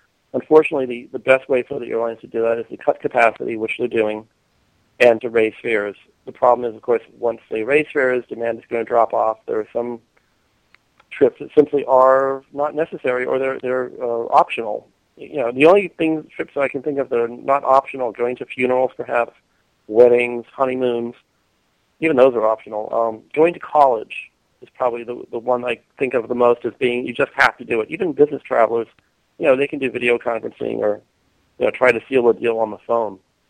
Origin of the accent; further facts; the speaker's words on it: Boston, Massachusetts, United States; born there; I was born in Boston, so I could watch the planes take off and land.